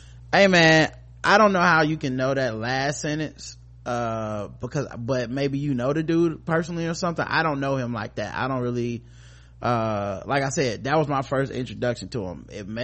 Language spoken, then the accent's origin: English; Arkansas, United States; I'm 27 years old. I grew up in Arkansas, and my parents sacrificed a lot to put me and my siblings in private, mostly white Christian school.